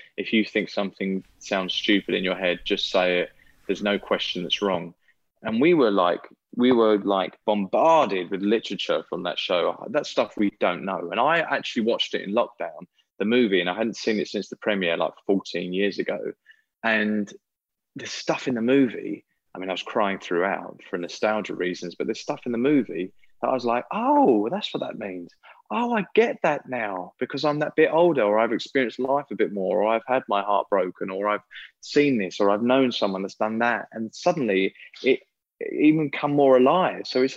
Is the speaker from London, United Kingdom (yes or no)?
no; Billericay, East of England, United Kingdom; I'm actually from Billericay.